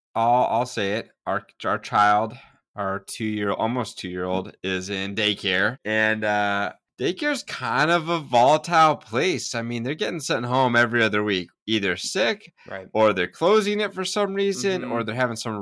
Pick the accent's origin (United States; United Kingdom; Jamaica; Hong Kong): United States; Idaho; now in New Jersey, United States; And maybe that's just because I'm from Idaho and this is nothing.